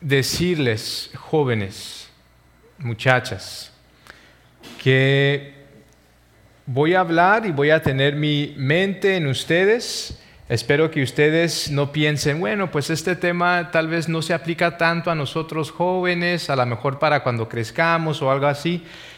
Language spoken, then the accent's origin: Spanish; El Paso, Texas, United States; Efectivamente, venimos de El Paso, Texas